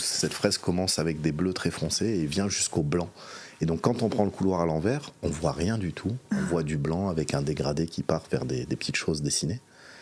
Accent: Nice, Provence-Alpes-Côte d'Azur, France; born there; also born or lived in Monaco / Paris region; Je suis né à Nice, je ne suis pas né très loin.

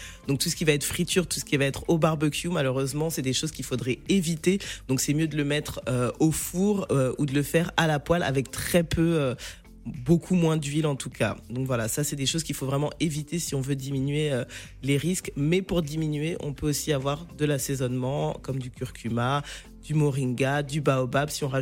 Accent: Cameroon; les légumes du village comme on dit chez nous au Cameroun

